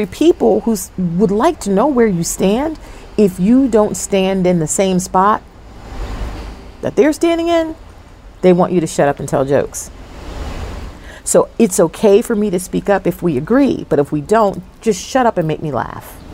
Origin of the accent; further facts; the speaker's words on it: New Jersey, United States; They know I was raised in Jersey.